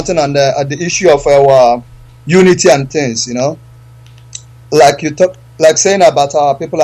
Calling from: Madrid, Community of Madrid, Spain; I'm calling from Madrid.

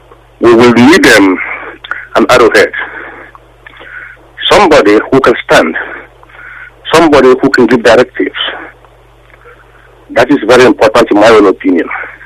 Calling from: Manchester, North West England, United Kingdom; I'm calling from Manchester in the UK.

